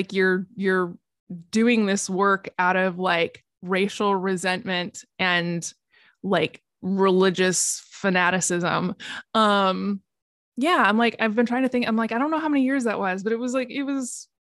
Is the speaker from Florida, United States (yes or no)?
no; Oregon, United States; I grew up in Oregon